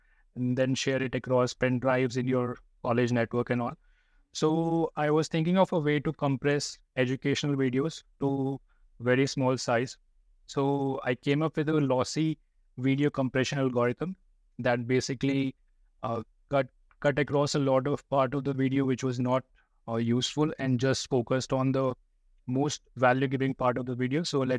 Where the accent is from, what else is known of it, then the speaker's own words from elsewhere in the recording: New Delhi, Delhi, India; So I come from New Delhi, India.